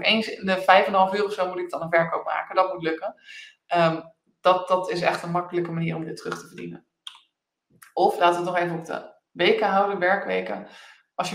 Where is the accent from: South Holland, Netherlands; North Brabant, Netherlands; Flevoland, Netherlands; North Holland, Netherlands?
South Holland, Netherlands; Rotterdam; Ik ben Rotterdammer, ik hou van lekker nuchter en concreet en praktisch.